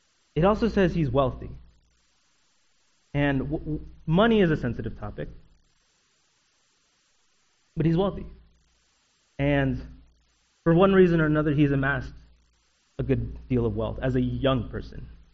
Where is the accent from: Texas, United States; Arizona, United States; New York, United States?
Arizona, United States; Queen Creek; Back in my church that I grew up in Queen Creek, I have a friend that who was young, like me